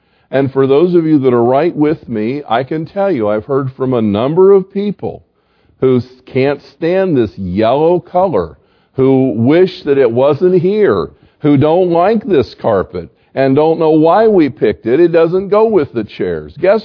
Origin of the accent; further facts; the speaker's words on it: the South, United States; I grew up in the South, and I worked among Southern Baptists in the South in little churches for a while.